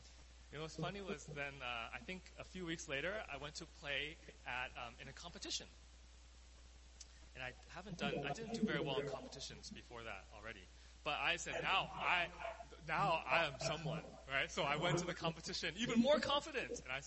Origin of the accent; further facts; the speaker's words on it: Seattle, Washington, United States; So I flew across the country. I grew up in Seattle. I flew to upstate New York, in the blizzard of Rochester, New York, in February